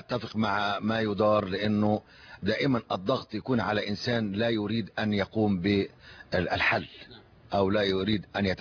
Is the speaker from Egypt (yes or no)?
yes; Egypt; احنا كلنا مصريين